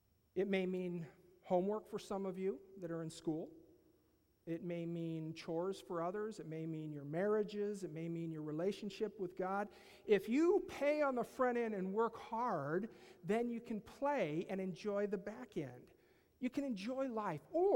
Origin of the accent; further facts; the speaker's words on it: Leavenworth, Washington, United States; also born or lived in Seattle; And I can still remember mom and dad when we moved from Seattle, Washington, the middle of the city, to a 180-acre ranch out in the middle of nowhere, Leavenworth, Washington.